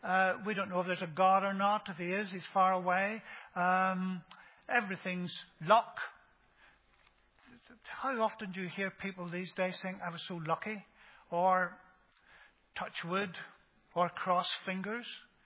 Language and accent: English; Ballymena, Northern Ireland, United Kingdom; As you know, probably, I was brought up in Ballymena.